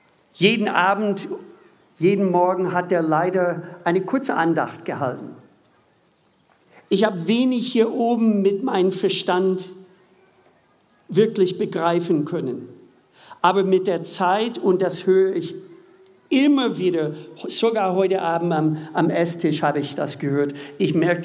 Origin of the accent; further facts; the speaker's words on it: Minnesota, United States; German is a second language; Ich komme aus Bundesstaat Minnesota, liegt in der Mitte in den USA. Die Menschen dort sind so Salz der Erde. Hart arbeitende, manchmal wortkarge Menschen, aber freundlich.